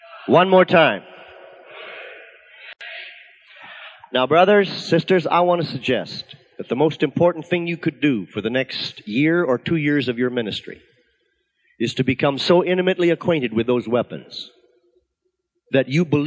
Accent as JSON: {"language": "English", "country": "Canada", "tie": "born or raised there", "said": "I'll never forget a story my father told as I was a boy growing up in Canada."}